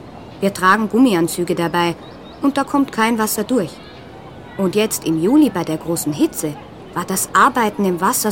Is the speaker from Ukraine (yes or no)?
no; Austria; Ich bin aus Österreich.